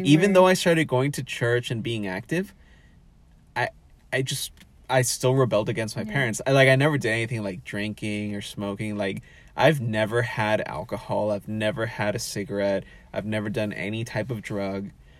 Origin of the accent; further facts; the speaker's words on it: West Coast, United States; And I'm definitely biased because I was born and raised in the West Coast.